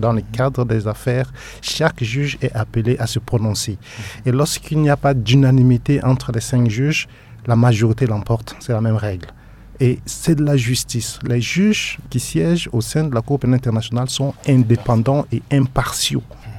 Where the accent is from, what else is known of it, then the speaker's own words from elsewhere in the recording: Central African Republic; Je ne pense pas et je ne serai pas prêt à l'accepter en tant que centrafricain.